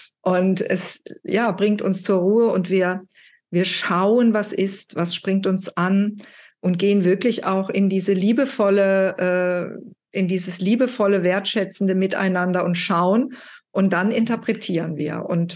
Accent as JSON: {"language": "German", "town": "Cologne", "region": "North Rhine-Westphalia", "country": "Germany", "said": "Und ich komme ja hier aus Köln"}